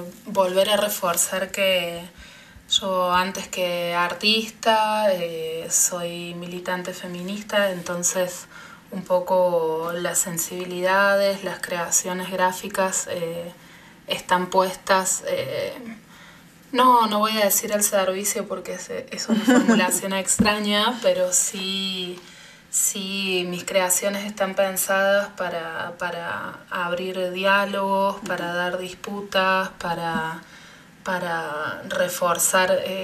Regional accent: Córdoba, Argentina; soy de Córdoba, Argentina.

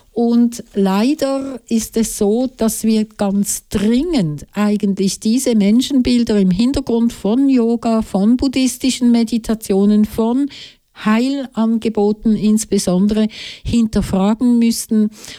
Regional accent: Switzerland; bei uns in der Schweiz

